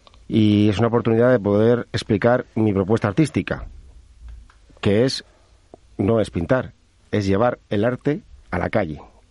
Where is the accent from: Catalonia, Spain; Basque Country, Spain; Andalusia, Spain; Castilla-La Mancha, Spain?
Basque Country, Spain; Vitoria-Gasteiz; now in Madrid, Spain; me encanta Madrid, por cierto, yo soy de Vitoria. Un saludo a toda la gente de Vitoria.